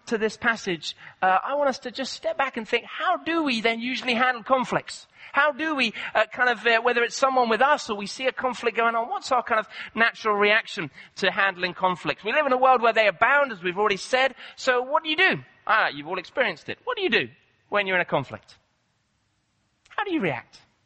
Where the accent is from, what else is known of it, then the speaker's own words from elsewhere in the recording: Nairobi, Kenya; I grew up in Kenya, and in Nairobi, the sort of peacekeepers would often come through there